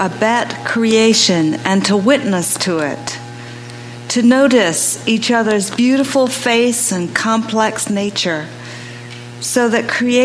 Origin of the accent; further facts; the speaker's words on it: England, United Kingdom; growing up in England with the culture back in the 50s